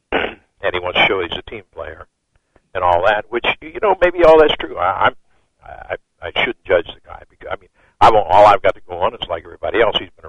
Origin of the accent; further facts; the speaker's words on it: Cincinnati, Ohio, United States; my hometown paper, the Cincinnati Enquirer